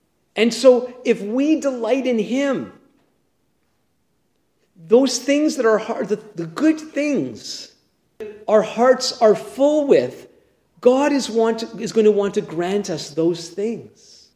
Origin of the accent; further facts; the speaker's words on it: Montreal, Quebec, Canada; We grew up in Montreal, and a part of Montreal, there was lots of high-rise apartment buildings